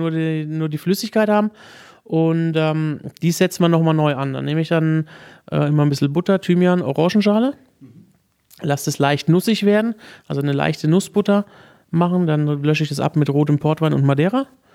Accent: Würzburg, Bavaria, Germany; Genau, gebürtiger Würzburger.

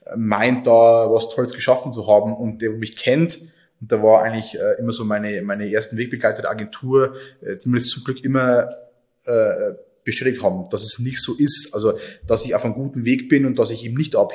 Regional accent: Oberviechtach, Bavaria, Germany; Und Oberfichtach ist meine Heimat. Also du wirst, wenn du hier in 5000 Dorf, Stadtgemeinde mit 5000 Einwohnern lebst

